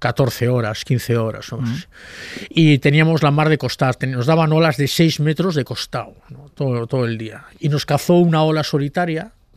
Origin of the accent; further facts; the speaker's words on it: Santurtzi, Basque Country, Spain; Soy de Santurchi y tengo el puerto aquí autónomo, luego tengo el puerto pesquero